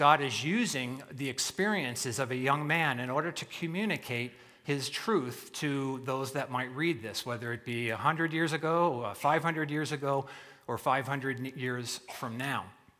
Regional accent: East Coast, United States; I grew up on the East Coast, and it's the New York Rangers.

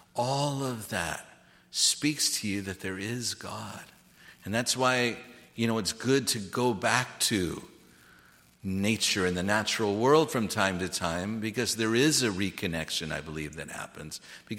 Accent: United States; Well, I do too. I'm an American.

